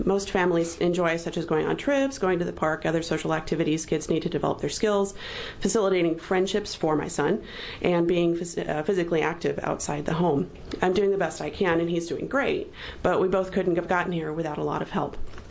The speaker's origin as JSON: {"language": "English", "town": "Corvallis", "region": "Oregon", "country": "United States", "said": "I'm from Corvallis, Oregon."}